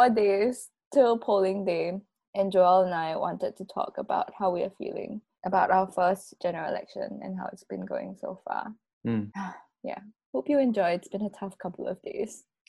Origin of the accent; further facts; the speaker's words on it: Singapore; I think there's this feeling like growing up as a Singaporean that kind of everything is taken care of.